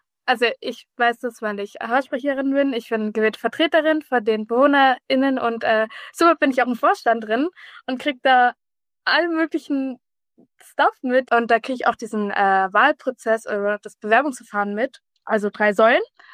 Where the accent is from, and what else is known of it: Munich, Bavaria, Germany; born or raised there